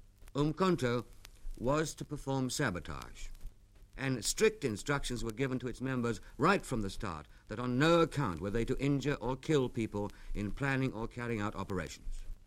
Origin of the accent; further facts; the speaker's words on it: Mthatha, Eastern Cape, South Africa; born there; After all, I was born in Umtata 46 years ago.